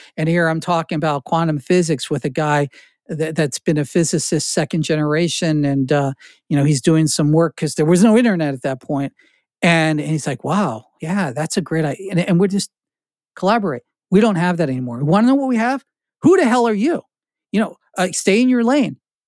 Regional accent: Edison, New Jersey, United States; Edison Museum down the street in Menlo Park. You know, I grew up around Menlo Park Mall and junk like that.

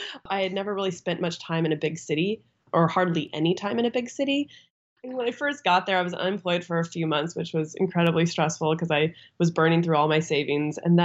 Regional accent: Ojai, California, United States; also born or lived in Ventura; Full disclosure, I was born in Ojai, but then when I was very young, moved to Ventura, and then moved back to Ojai, I think when I was, I don't know, a freshman in high school or something like that.

